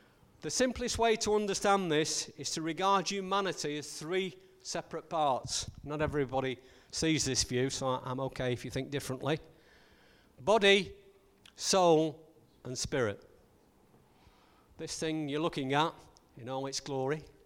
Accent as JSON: {"language": "English", "country": "United Kingdom", "said": "We're very strange as British people. We're known for our stiff upper lip."}